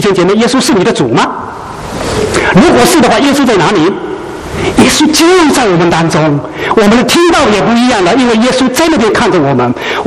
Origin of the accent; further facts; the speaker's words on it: China; 我们中国人所追求的，我们中国人所期望的